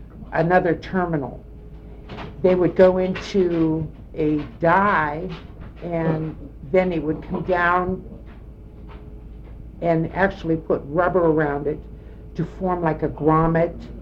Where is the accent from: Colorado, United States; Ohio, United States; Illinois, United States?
Ohio, United States; Warren; born there; I was born in Warren, Ohio on May 10th, 1947.